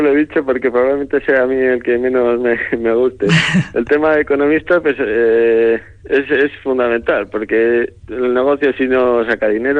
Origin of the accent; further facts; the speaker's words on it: Betoño, Basque Country, Spain; Sí, yo nací en Betoño y de momento sigo viviendo en Betoño, no me voy a olvidar de aquí nunca.